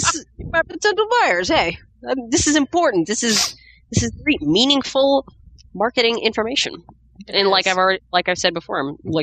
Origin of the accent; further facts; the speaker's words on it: New York City, New York, United States; I'm from New York City. I know how cold it gets in February